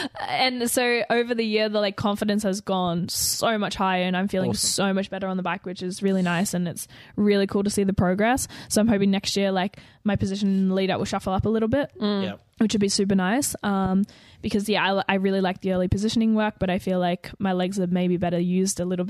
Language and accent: English; Adelaide, South Australia, Australia; I'm from Adelaide. All my family lives here.